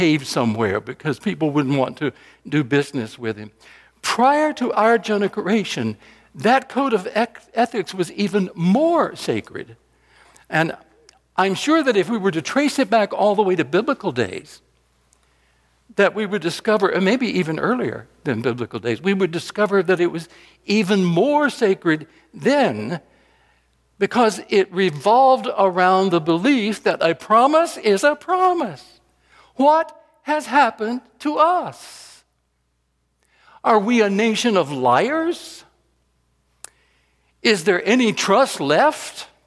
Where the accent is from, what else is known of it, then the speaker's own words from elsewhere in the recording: Rockingham, North Carolina, United States; That's the way it was where I grew up in Rockingham, North Carolina.